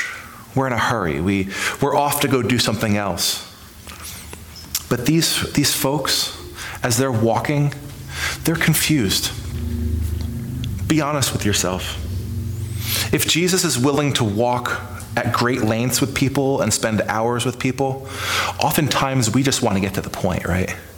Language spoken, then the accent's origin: English; New Hampshire, United States; And as good New Hampshireites, I'm not sure how many people were born and raised in New Hampshire here, but our motto is live free or die.